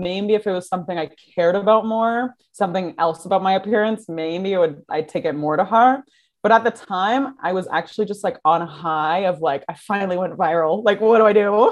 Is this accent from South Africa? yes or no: no; Kingston, Ontario, Canada; I grew up in Kingston or outside of Kingston, Ontario. And so like very small town vibes